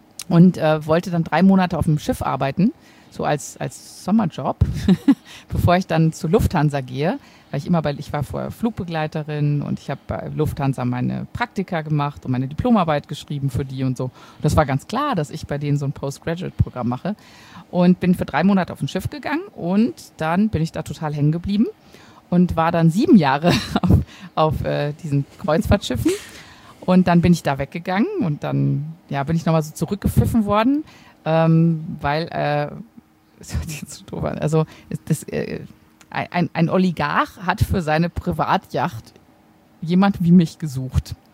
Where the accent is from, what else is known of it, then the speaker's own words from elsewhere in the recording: North Rhine-Westphalia, Germany; ich komme aus dem Sauerland